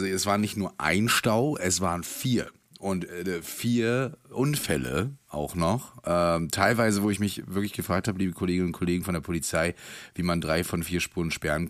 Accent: Rostock, Mecklenburg-Vorpommern, Germany; ich komme aus Rostock

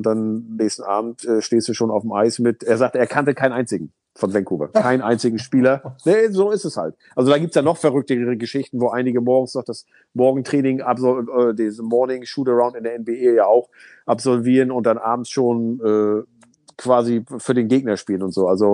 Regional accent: Northern Germany, Germany; Also mir als Norddeutschem ist es bekannt.

